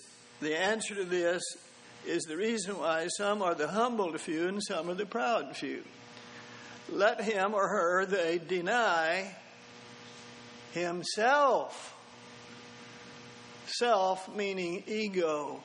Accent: Texas, United States; I'm a Texan. I'm a cotton picker. I've been humble all my life.

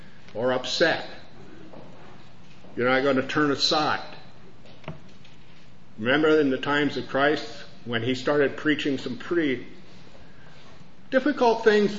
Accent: Oregon, United States; I grew up in Oregon where we saw a lot of sawmills.

